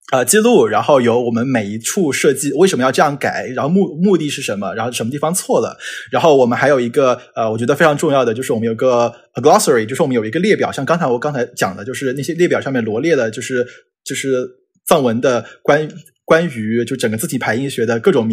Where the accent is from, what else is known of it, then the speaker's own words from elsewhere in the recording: Yunnan, China; born there; 我自己因为出生在云南，我们是一个就是多民族多文化的地区，